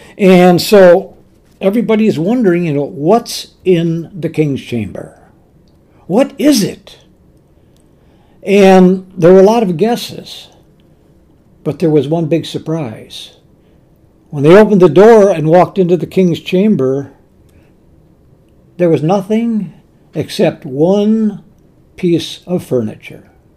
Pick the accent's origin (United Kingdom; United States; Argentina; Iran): United States; La Crosse, Wisconsin; I grew up in La Crosse, and it's one city